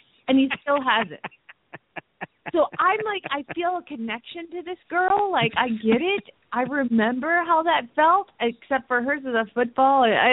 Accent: Phoenix, Arizona, United States; from Phoenix, Arizona

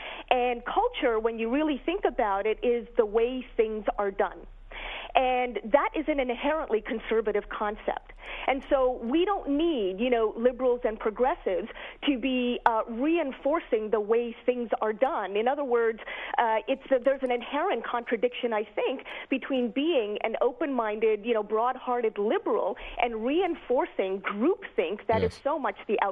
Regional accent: Canada; cringe at the thought of being introduced by you or anybody else as that Canadian, Muslim, lesbian, feminist.

